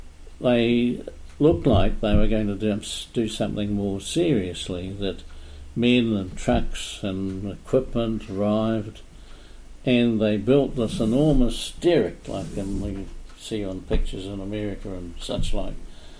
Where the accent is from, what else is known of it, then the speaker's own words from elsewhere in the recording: Feilding, Manawatū-Whanganui, New Zealand; And along with that, in the area where I was growing up in Fielding, Sandon Road, Fielding, a group of American oil explorers called the Superior Oil Company